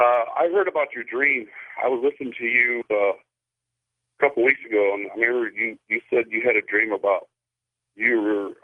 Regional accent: Colorado, United States; Yes. I'm originally from Colorado.

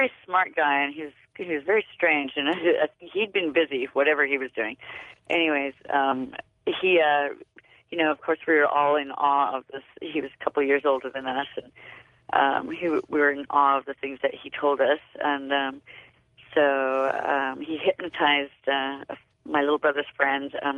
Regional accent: South Africa; now in Carlsbad, United States; I was about 15 years old. I grew up in South Africa

